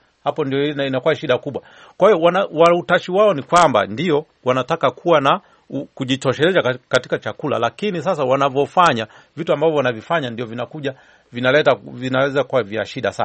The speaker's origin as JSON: {"language": "Swahili", "region": "Mwanza", "country": "Tanzania", "tie": "born or raised there", "said": "mimi nimekulia huko Mwanza kule"}